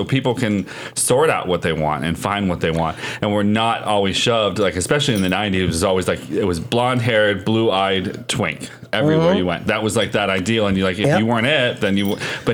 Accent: Pennsylvania, United States; I grew up in Pennsylvania.

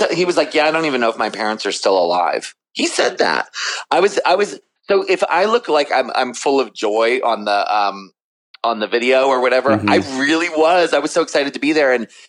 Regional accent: Maryland, United States; well, you know, I grew up in Maryland and this and that.

